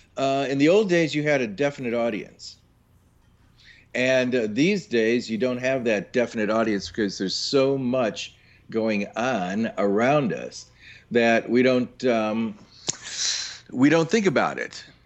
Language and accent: English; Detroit, Michigan, United States; Growing up in Detroit, great musical place to grow up with rock and Motown, soul, we had everything.